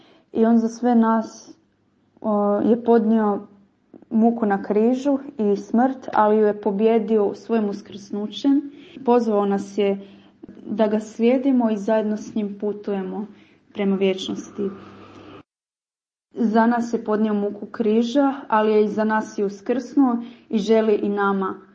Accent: Zagreb, City of Zagreb, Croatia; dolazim iz Zagreba i idem u treći razred u prvoj gimnaziji

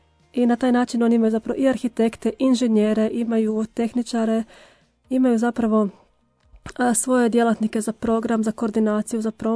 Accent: Croatia; mi smo Hrvati nekako, ajmo reći, marijanski narod.

